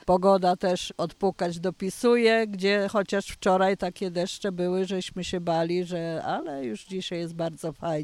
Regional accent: Polanica-Zdrój, Lower Silesian Voivodeship, Poland; Jestem z Polanicy.

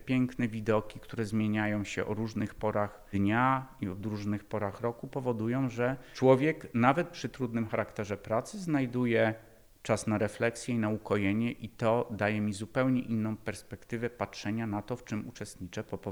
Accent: Lądek-Zdrój, Lower Silesian Voivodeship, Poland; to moje miasto rodzinne. Wychowałem się w Lądku, kończyłem tu i szkołę podstawową, i liceum. Z Lądka pochodzi moja żona, moi rodzice, teściowie nadal mieszkają w Lądku.

